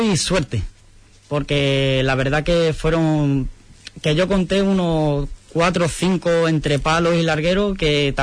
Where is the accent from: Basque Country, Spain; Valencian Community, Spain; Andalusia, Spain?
Andalusia, Spain; Huelva; Yo soy de aquí de Huelva.